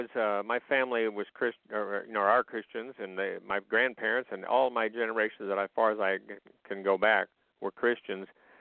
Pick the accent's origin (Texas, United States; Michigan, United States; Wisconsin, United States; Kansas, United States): Kansas, United States; also born or lived in Nebraska; but then I came back to Kansas, and so even though I was born in Nebraska, this is my home.